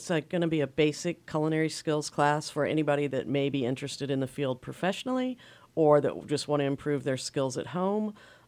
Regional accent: Indianapolis, Indiana, United States; Yeah, I'm actually from Indianapolis, Indiana

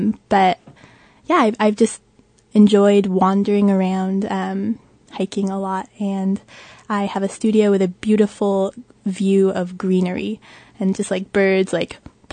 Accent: Portland, Oregon, United States; And I don't know what it is because I'm from Portland, Oregon. I love Portland, Oregon. It's beautiful.

